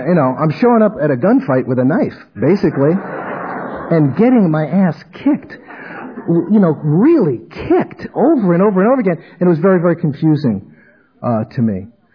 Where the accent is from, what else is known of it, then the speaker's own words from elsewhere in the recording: Bronx, New York, United States; So I was growing up in the Bronx, and I entered psychotherapy at a very young age